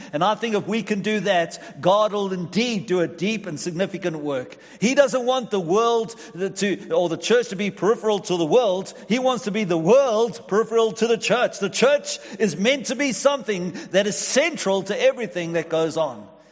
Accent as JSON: {"language": "English", "country": "South Africa", "tie": "born or raised there", "also_born_or_lived": "England", "said": "my family immigrated to South Africa, and I spent most of my growing up years there, went to university there, met my amazing wife there, got married there, got into ministry there"}